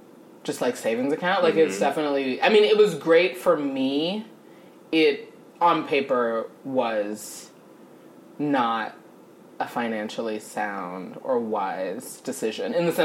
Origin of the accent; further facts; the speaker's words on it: Los Angeles, California, United States; I mean, actually, I grew up in Los Angeles.